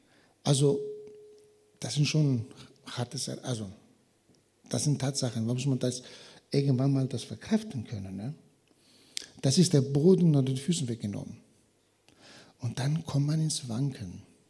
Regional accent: Greece; zumindest hier in Westeuropa, also auch bei uns in Griechenland.

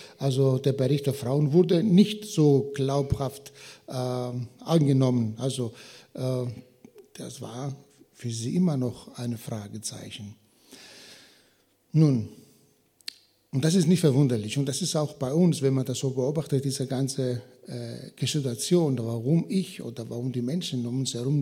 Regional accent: Greece; zumindest hier in Westeuropa, also auch bei uns in Griechenland.

